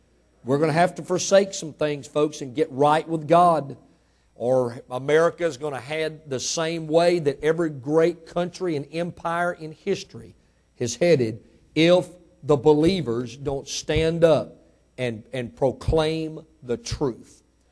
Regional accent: Mississippi, United States; born there; Now, I was born in Mississippi, so I might have some shame there, but not much. I got, amen, I got to Texas as quick as possible.

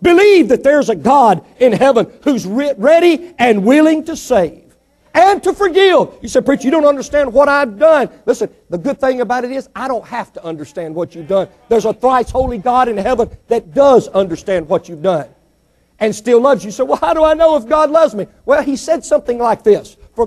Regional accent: Mississippi, United States; Now listen, I was born and raised in Mississippi. I did finish all 12 grades.

